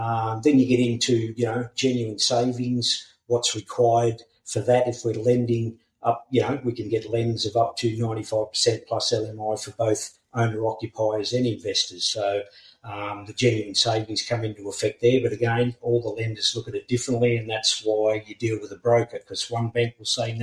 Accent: New South Wales, Australia; I was migrating down from New South Wales, country New South Wales, and, had 6 or 7 years in Melbourne before moving to sunny Queensland for a bit of a sea change and a bit better weather than good old Melbourne town.

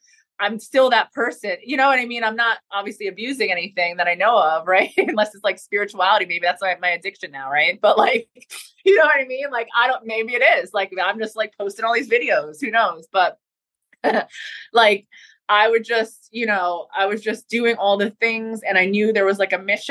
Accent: New York, United States; I was working and I was doing promotions in upstate New York because I'm from New York in general.

